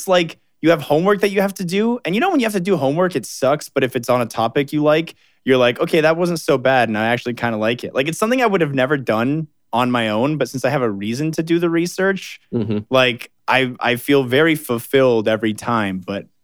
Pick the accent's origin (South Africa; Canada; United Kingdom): Canada; Ontario; And as weird as it sounds, as a Canadian